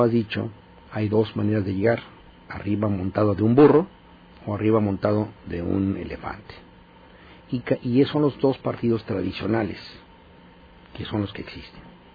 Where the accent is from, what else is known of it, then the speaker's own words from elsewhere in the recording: San Diego, California, United States; born there; No nací en Mercy Hospital en San Diego en el año 54.